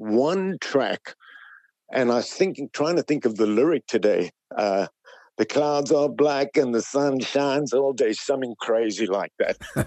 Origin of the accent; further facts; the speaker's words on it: Johannesburg, Gauteng, South Africa; I was born in Johannesburg, in Yeovil, China. I grew up in Yeovil with all the gangs